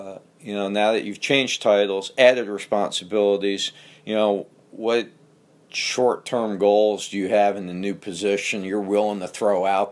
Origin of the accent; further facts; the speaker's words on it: Northeast, United States; growing up in the Northeast, it was the opposite. Everything's about professional teams and the four major leagues